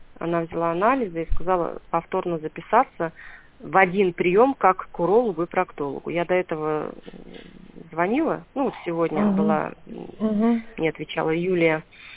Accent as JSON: {"language": "Russian", "town": "Belovo", "region": "Kemerovo Oblast", "country": "Russia", "said": "Мы просто из Белово каждый день ездить в Кемерово."}